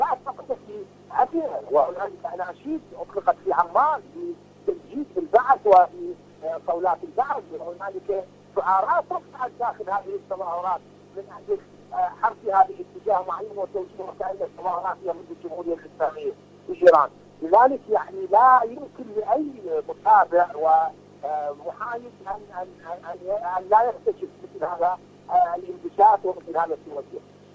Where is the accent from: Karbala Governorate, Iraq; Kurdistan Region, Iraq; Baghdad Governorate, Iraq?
Karbala Governorate, Iraq; Karbala; عندنا في كربلاء